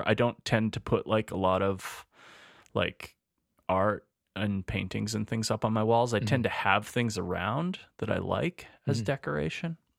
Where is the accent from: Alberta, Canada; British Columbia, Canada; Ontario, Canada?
Alberta, Canada; Edmonton; We're two chefs from Edmonton, Alberta, Canada.